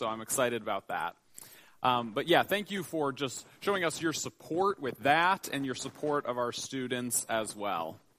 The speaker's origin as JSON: {"language": "English", "town": "McHenry", "region": "Illinois", "country": "United States", "tie": "born or raised there", "said": "I grew up in McHenry, Illinois, which is about an hour and a half east of here."}